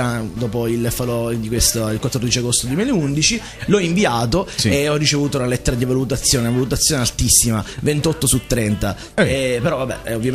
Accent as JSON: {"language": "Italian", "town": "Sciacca", "region": "Sicily", "country": "Italy", "said": "Sì, sono di Sciacca."}